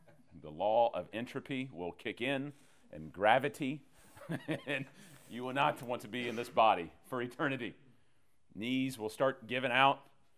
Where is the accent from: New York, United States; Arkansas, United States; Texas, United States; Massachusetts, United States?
Texas, United States; Oh, yeah, man. I'm from Texas, dude.